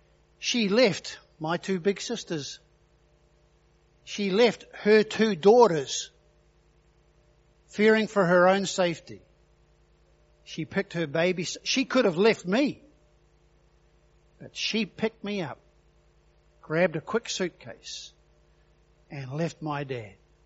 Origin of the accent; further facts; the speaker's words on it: Auckland, New Zealand; So at 13, I fly back down to the South Island. We left and went to Auckland, by the way. So I grew up in Auckland